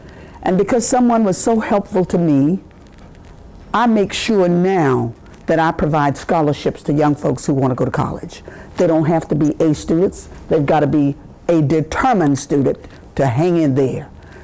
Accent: Dublin, Georgia, United States; born there; I was born in Dublin, Georgia, the youngest of 10 children.

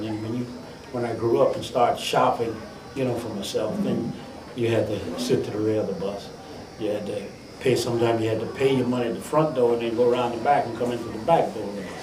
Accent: Osceola, Georgia, United States; born there; Well, I was born in Osceola, Georgia. That's little East Georgia, they call it.

